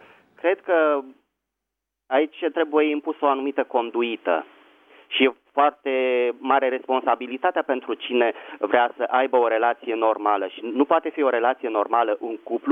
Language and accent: Romanian; Bucharest, Romania; din București.